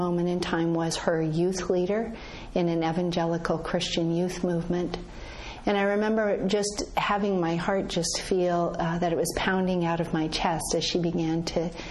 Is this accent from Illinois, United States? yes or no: no; Colorado, United States; The word gay or lesbian never came up in our home as a child growing up in Colorado.